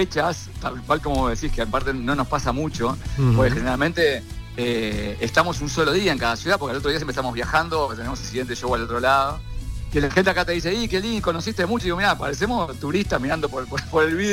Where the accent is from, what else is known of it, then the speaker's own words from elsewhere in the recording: Uruguay; nosotros todos, aquí en Uruguay, la mayoría de la gente somos todos descendientes de gente española o italiana